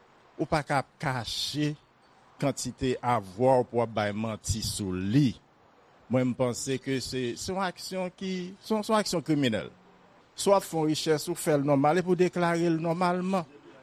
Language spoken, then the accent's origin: French; Haiti; Je dis ça en tant que Haïtien.